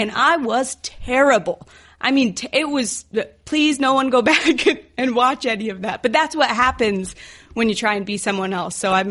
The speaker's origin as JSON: {"language": "English", "town": "Phoenix", "region": "Arizona", "country": "United States", "tie": "born or raised there", "moved": "as an adult", "said": "So, like I said, I grew up in Phoenix, and then right after high school, I moved to New York City, didn't know anyone, didn't have any money"}